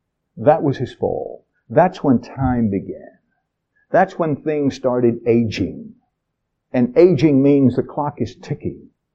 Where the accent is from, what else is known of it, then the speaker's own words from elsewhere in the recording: Spray, North Carolina, United States; Remember, I'm from Spray, North Carolina, with an English teacher who was from the pre-Civil War days